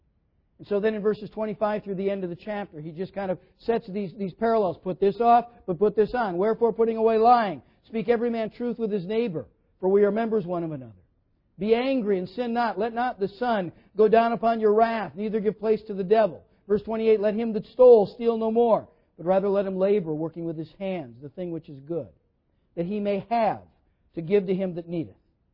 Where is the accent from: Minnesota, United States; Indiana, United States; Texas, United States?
Minnesota, United States; You know, I grew up in Minnesota. Tomatoes grow big in Minnesota.